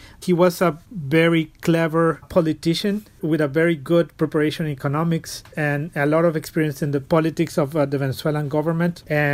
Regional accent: Guatemala City, Guatemala Department, Guatemala; now in New York City, United States; I am originally from Guatemala City, and I live in New York City right now.

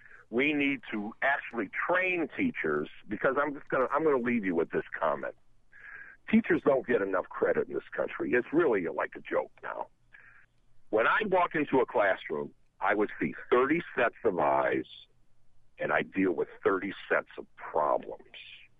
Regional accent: Oak Park, Michigan, United States; Yes, I grew up in Oak Park, Michigan.

